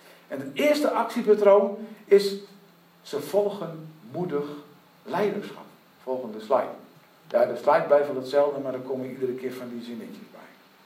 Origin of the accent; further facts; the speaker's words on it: Haaksbergen, Overijssel, Netherlands; born there; moved away as an adult; Ik liet Haaksbergen, mijn geboorteplaats, achter mij en ik verhuisde letterlijk naar Boskoop.